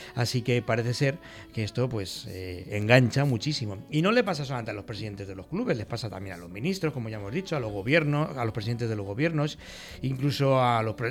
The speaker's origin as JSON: {"language": "Spanish", "town": "Madrid", "region": "Community of Madrid", "country": "Spain", "said": "yo soy de Madrid y yo soy muy crítico"}